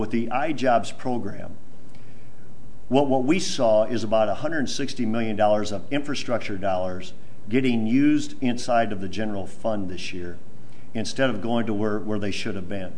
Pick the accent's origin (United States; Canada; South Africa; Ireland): United States; Sheldon, Iowa; when I was a high school principal up in Sheldon, Iowa, my hometown